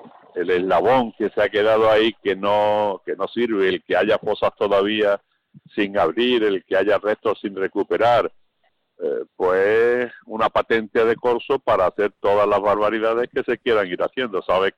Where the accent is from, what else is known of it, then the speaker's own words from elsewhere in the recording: Spain; los españoles hemos sido inmigrantes, en número casi de millones de españoles que tuvimos que salir de España y fuimos acogidos pues en otros países, todo Sudamérica, Francia y en montones de países de Europa.